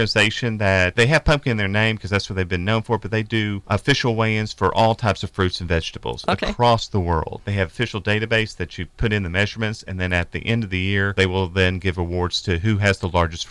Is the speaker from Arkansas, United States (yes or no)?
yes; Hope, Arkansas, United States; In Hope, Arkansas.